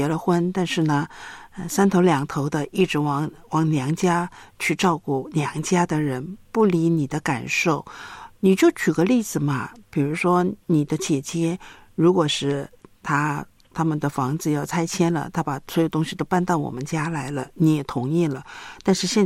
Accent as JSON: {"language": "Chinese", "country": "China", "said": "我觉得我们中国人吧，尤其是在农村长大的人都不善于表达"}